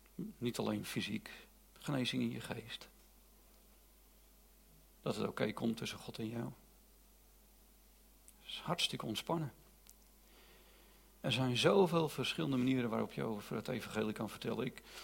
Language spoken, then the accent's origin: Dutch; North Holland, Netherlands; now in Lelystad, Netherlands; ik kom uit de Zaanstreek